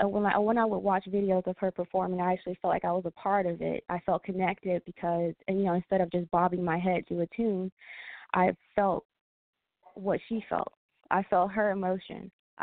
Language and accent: English; Baton Rouge, Louisiana, United States; born there; also born or lived in Atlanta / Michigan / California; Well, I was actually born in Baton Rouge, Louisiana. I moved back and forth from Atlanta to Michigan because my parents were separated until I've landed in California I lived there for a good while, about 6-7 years